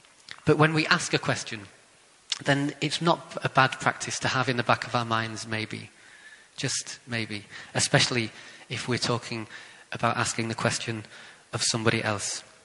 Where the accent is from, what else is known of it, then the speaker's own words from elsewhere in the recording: Wales, United Kingdom; born there; I don't know if you know the Welsh accent. And I was born there, although my accent isn't from there.